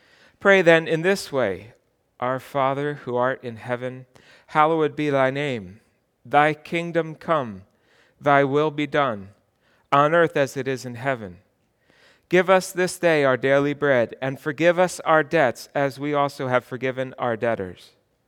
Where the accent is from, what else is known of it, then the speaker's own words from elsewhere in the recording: Huntington, New York, United States; also born or lived in Smithtown; I grew up in Huntington, but then when my father died in 1981, our family the next summer moved out here to Smithtown to my father's home